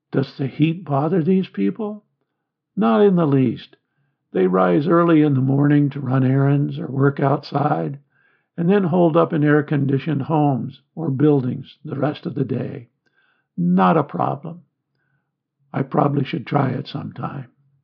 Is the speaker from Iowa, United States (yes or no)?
yes; Iowa, United States; We grew up in Iowa, and the weather was very important.